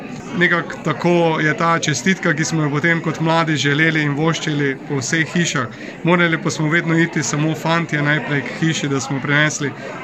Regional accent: Prekmurje, Slovenia; Bog povrni, Bog plati, kot pravimo Prekmurci

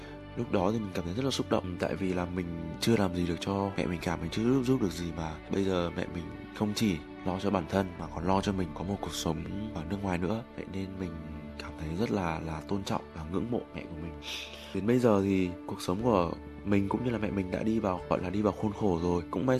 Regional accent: Hanoi, Vietnam; now in Melbourne, Australia; năm nay mình 20 tuổi, mình đến từ Hà Nội. Và hiện tại mình đang là học sinh của trường đại học RMIT ở Melbourne.

